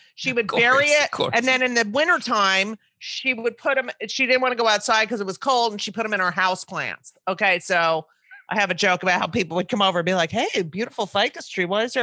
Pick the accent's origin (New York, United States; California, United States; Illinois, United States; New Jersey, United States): New Jersey, United States; No, I grew up in New Jersey. Mother was Manhattan.